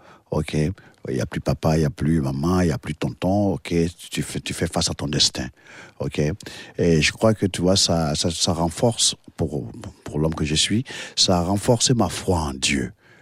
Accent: Dambokro, Côte d’Ivoire; also born or lived in Odienné / Boundiali / Korhogo; D'abord, Dambokro, ma ville natale, et puis mon village natal, et puis ensuite Odiené, et puis Bundiali, et puis Korogo.

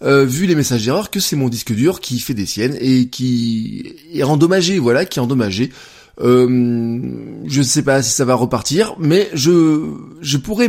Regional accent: Auvergne-Rhône-Alpes, France; Hier, le temps était très mitigé, nous, hein, chez nous, en Auvergne, hein.

